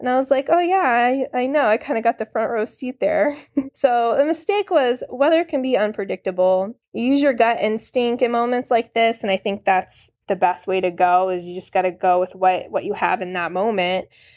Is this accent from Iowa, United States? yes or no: no; Florida, United States; I'm originally from Florida, and I enjoy rainy, stormy days.